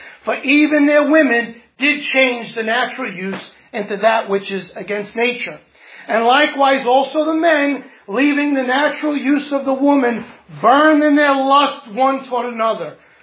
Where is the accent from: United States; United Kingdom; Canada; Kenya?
United States; New York; Wow, this guy is from New York. Yeah, I'm from New York. Yes, I'm a minister of the gospel.